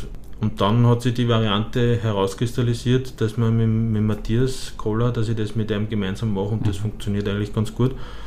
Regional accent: Pfaffstätten, Lower Austria, Austria; weil es bei uns in Pfaffstätten in der Phase, wie ich dort groß geworden bin, ziemlich viele Kapellmeisterwechsel gegeben hat

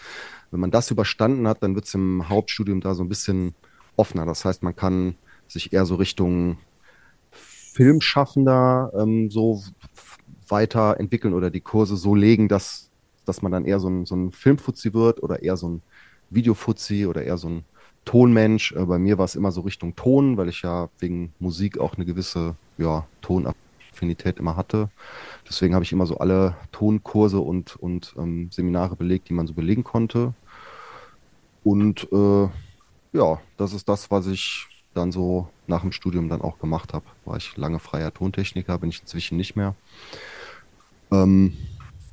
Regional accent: Honzrath, Saarland, Germany; now in Cologne, Germany; Ich komme wie du ursprünglich aus dem Saarland, bin in Dillingsaar geboren, in Honsrath aufgewachsen.

